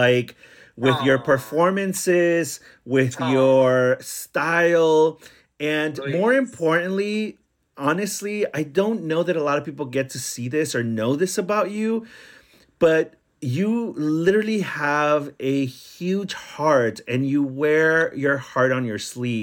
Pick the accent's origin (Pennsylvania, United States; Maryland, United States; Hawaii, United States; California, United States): California, United States; Santa Ana; Yes, I wasn't born. I wasn't born out here in Orange County, but I grew up here in Orange County in Santana.